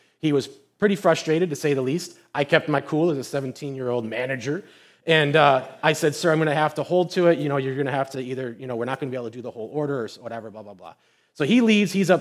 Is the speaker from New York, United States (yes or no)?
yes; New York, United States; But I grew up in Nedro, New York, and my first job was at Green Hills Farms